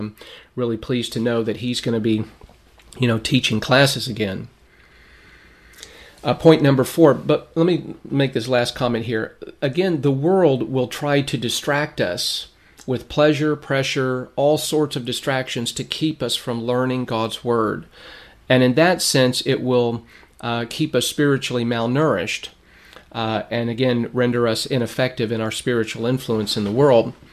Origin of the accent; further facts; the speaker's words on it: Lancaster, California, United States; I remember as a kid when I was growing up in Lancaster, California